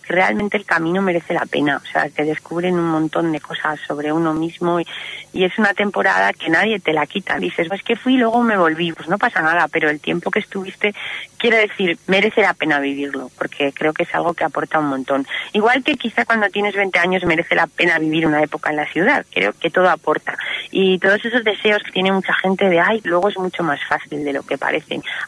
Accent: Valencia, Valencian Community, Spain; born there; Sería interesante ver valencianos por aquí, porque yo nací en Valencia y es una tierra muy diferente.

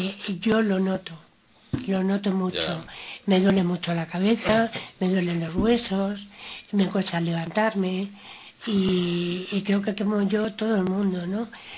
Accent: Parla, Community of Madrid, Spain; Ah, yo es que soy de Madrid. Bueno, no, de Parla.

